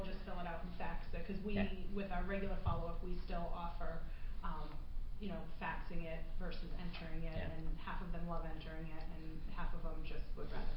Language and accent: English; Connecticut, United States; Hi, I'm from Connecticut, and we are maybe staying a couple years behind you